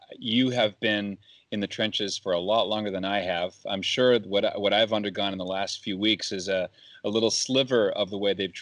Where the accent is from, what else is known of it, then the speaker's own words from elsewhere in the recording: Canada; now in United States; as a newly minted American citizen. We just became U.S. citizens last month. I was from Canada.